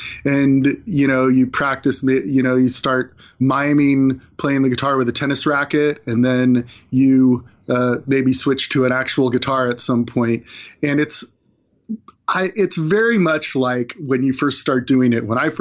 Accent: California, United States; you know, I grew up in California. We didn't have guys like that.

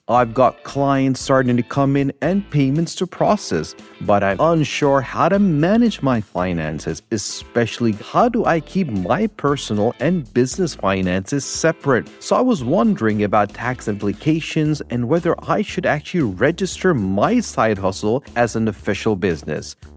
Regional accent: Orlando, Florida, United States; from Orlando.

